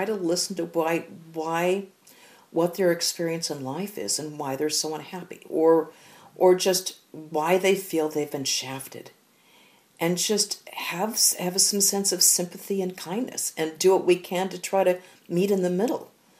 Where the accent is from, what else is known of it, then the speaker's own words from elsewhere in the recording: United States; everyone else be damned because I'm free, I'm an American.